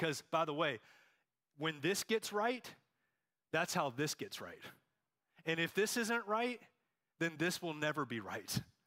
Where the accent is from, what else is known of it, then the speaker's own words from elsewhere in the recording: Charlotte, North Carolina, United States; I grew up here in Charlotte